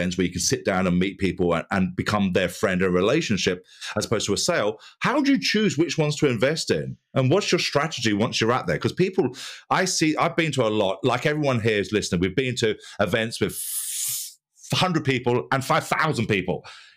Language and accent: English; United Kingdom; Being a Brit, I see the royals do that all the time, right?